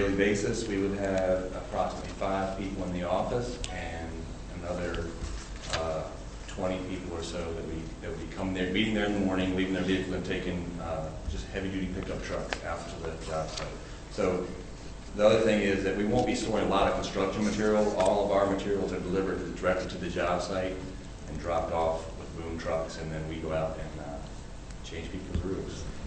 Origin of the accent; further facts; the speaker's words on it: Lynchburg, Virginia, United States; Well, I'm from Lynchburg, so we started there